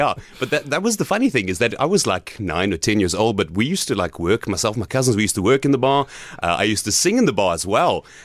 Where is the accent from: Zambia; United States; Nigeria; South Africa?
South Africa; Gqeberha, Eastern Cape; Right, so I am here from PE. I grew up in PE mostly. And I say mostly because I was thrown around quite a bit. So I went to Greenwood Primary School up until grade 3 here in Gqeberha.